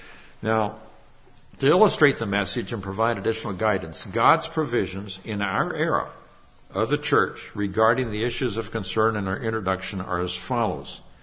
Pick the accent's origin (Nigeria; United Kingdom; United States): Nigeria; When I was a boy growing up in Nigeria, the Russians, who were Marxists, were trying to get Nigerian young people at the time to buy into Marxism. And I was countering Marxism with teenage Africans when I was growing up in Nigeria.